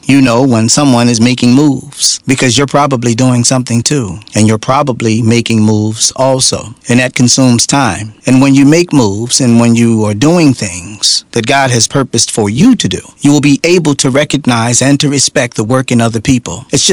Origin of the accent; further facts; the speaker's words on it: East Coast, United States; a Kangol hat cracked to the side because I'm from the East Coast.